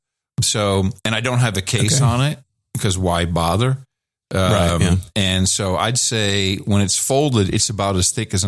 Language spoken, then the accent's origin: English; Texas, United States; 110 degrees. I'm good to go. I'm from Texas.